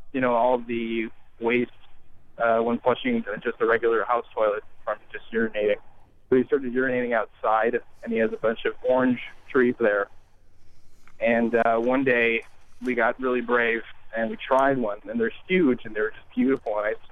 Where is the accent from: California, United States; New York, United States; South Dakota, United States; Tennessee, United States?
California, United States; I'm originally from California. I used to stay at my friend's house a lot, Pasadena, so shout out to KPCC.